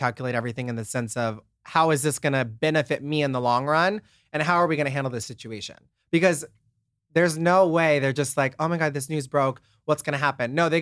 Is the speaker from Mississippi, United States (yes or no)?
no; Nebraska, United States; now in Los Angeles, United States; you moved to LA because I'm from Nebraska, super small town.